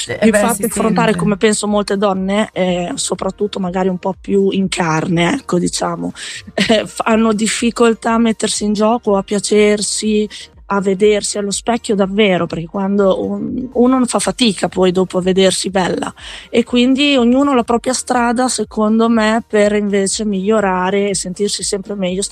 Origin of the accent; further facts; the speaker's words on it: Bologna, Emilia-Romagna, Italy; accent: Emilian; Esatto, sono bolognese.